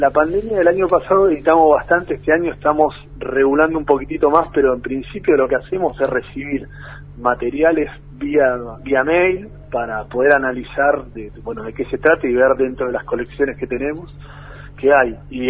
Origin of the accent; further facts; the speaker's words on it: Buenos Aires, Argentina; lo hacemos en Loma de Zamora, que es el conurbano bonaerense, pero es, digamos, para todo el mundo que no vive en Capital o en Buenos Aires, somos porteños